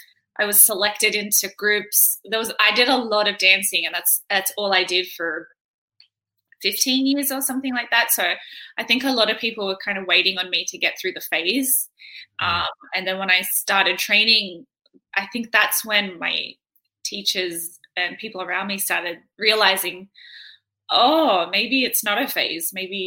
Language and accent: English; Campbelltown, New South Wales, Australia; I grew up in Campbelltown, which is like western suburbs of Sydney, I think. But I moved around a lot. So I stayed in like Sydney, but around in like an hour diameter.